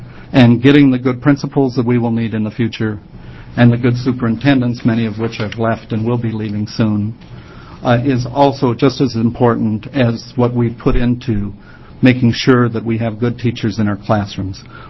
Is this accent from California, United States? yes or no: no; Oregon, United States; I had many great teachers growing up in Oregon public schools.